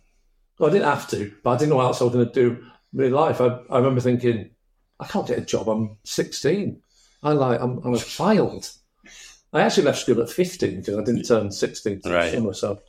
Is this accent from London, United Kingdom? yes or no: no; Blackburn, North West England, United Kingdom; also born or lived in Southport / Rochdale; Because I grew up in Blackburn and Rochdale as well, which is very like traditional Lancastrian terms.